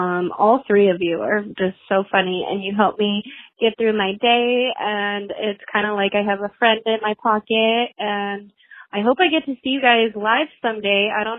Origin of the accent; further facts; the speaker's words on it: San Diego, California, United States; I'm from San Diego.